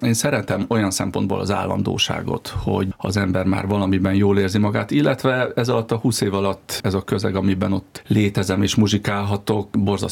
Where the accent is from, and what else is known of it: Balassagyarmat, Nógrád, Hungary